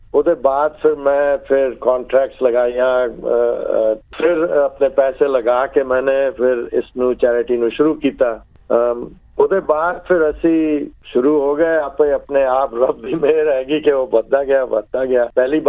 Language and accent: Punjabi; Lucknow, Uttar Pradesh, India; born there; ਮੈਂ ਓਰਿਜਨਲੀ ਲਖਨਊ ਪੈਦਾ ਹੋਇਆ